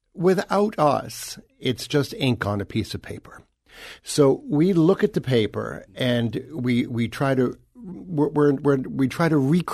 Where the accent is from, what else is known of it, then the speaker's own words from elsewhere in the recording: Boston, Massachusetts, United States; No, I come from Boston.